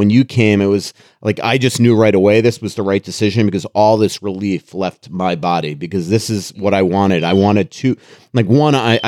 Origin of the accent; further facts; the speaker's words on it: Florida, United States; I know we're both from Florida